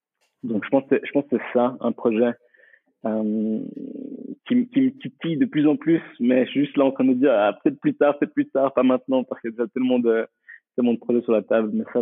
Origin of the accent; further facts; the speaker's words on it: Eritrea; Alors, d'origine, je viens d'Érythrée, en fait. Donc d'Afrique, et j'ai vraiment envie de me rapprocher du continent